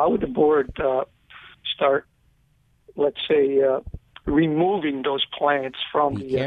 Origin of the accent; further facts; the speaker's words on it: Finland; I was going to say I'm the guy from Finland that contacted you, but I won't do that.